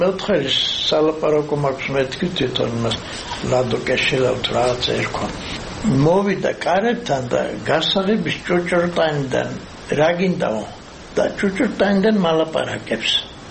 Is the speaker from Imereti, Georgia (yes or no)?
no; Arkhoti, Mtskheta-Mtianeti, Georgia; ხევსურიდან, საიდანაც ჩვენ მართლა ვართ, არხოტიდან ვარ ჩამოსული